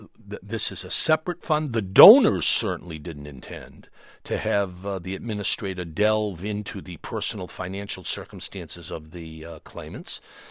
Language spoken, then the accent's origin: English; Brockton, Massachusetts, United States; I grew up in Brockton, which is about 18 miles south of Boston on the way to Providence, and spent many a day in Boston on Boylston Street.